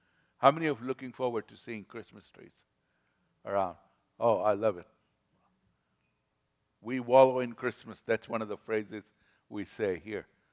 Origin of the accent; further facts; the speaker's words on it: Mombasa, Coast, Kenya; born there; listen, I was born in Africa, Mombasa